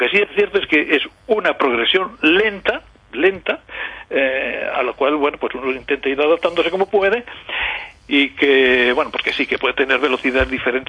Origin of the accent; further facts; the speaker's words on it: Castile and León, Spain; now in Málaga, Spain; Soy castellano viejo, pero bueno. Pues... Llevo aquí 40 años y sin el acento no lo he pillado.